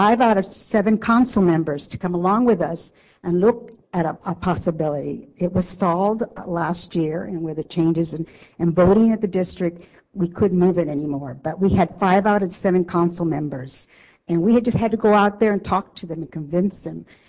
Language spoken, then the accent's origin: English; California, United States; now in Washington, United States; As I mentioned earlier, I was raised in California. I'm a migrant child, and I work with migrant families. I work here in Washington, D.C.